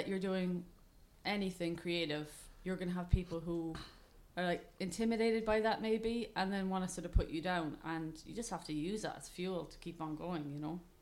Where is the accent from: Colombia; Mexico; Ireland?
Ireland; Cork, Munster; we played this gig when I was back in Cork, my hometown